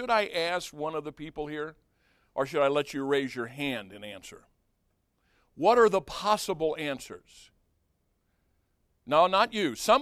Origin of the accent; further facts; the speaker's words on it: United States; I can speak on this because I am an American